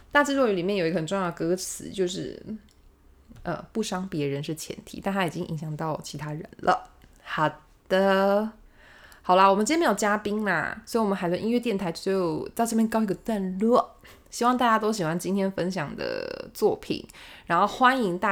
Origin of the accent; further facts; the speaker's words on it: Taiwan; 哈喽我台湾人呢